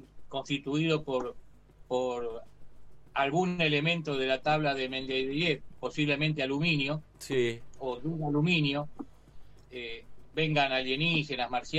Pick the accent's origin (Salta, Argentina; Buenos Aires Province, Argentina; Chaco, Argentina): Buenos Aires Province, Argentina; Ensenada; yo soy de Ensenada